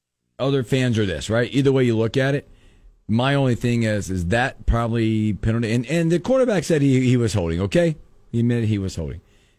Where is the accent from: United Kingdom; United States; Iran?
United States; Charlotte, North Carolina; I grew up in Charlotte